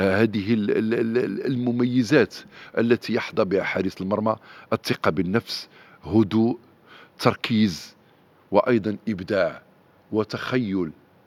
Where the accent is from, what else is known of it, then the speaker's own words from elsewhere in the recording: Salé, Rabat-Salé-Kénitra, Morocco; بواحد صديقي وابن بلدتي، وهو الملهم والمعلم الأول للزاكي بدو اللي هو عبد اللطيف العلو، أيضا كان حارس دولي وهو حارس من نادينا الجمعية الرياضية السلوية لمدة 20 سنة